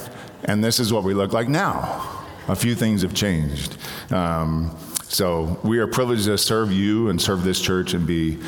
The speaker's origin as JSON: {"language": "English", "town": "Cleveland", "region": "Ohio", "country": "United States", "tie": "born or raised there", "said": "I was raised in Cleveland, Ohio, and met my wife in college."}